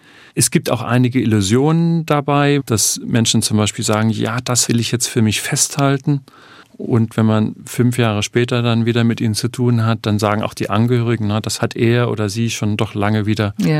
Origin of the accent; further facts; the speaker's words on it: Halle, Saxony-Anhalt, Germany; Also ich war als Kind in der DDR, in der man ja von der Welt abgeschottet war, immer, ja, kann man schon sagen, stolz, dass so ein Weltbürger aus dieser Stadt kam, eben Händel.